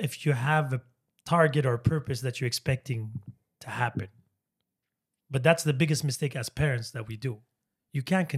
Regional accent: Portland, Oregon, United States; born there; I was born in Portland, the most West white-esque state, Oregon

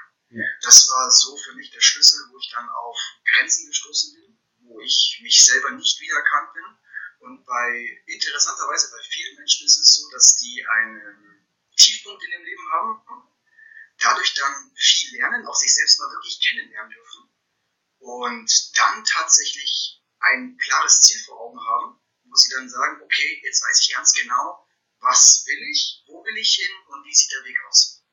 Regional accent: Bavaria, Germany; born there; Ich bin gebürtiger Bayer. Hört man jetzt nicht vom Akzent her, meine Familie kommt aus dem Osten.

